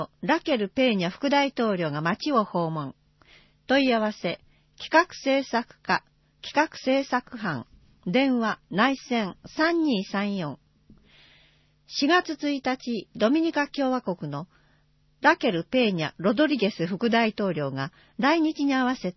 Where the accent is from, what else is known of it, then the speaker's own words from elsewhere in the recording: Kamakura, Kanagawa, Japan; 出身は鎌倉市ですが、通学なので相川町の近くに来ていたので、町のことはよく知っていました。